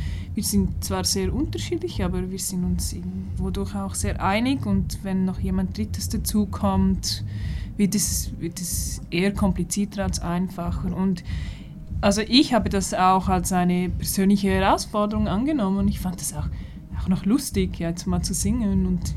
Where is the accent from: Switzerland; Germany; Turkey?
Switzerland; Chur, Graubünden; now in Zürich, Switzerland; Ich wohne jetzt in Zürich, bin aber in der Ostschweiz aufgewachsen. Also in Chur.